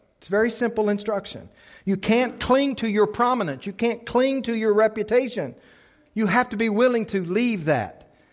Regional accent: Bible Belt, United States; I was raised here. I was raised in the Bible Belt in a fundamentalist Baptist church

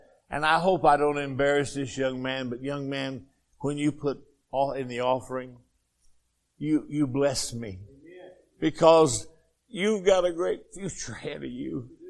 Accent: Arkansas, United States; accent: Arkansas; I'll just quote that whole verse to you in Hebrew with my Arkansas accent.

